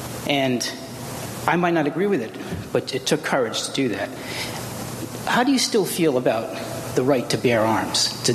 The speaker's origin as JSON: {"language": "English", "town": "Troy", "region": "New Hampshire", "country": "United States", "said": "I'm from Troy, New Hampshire."}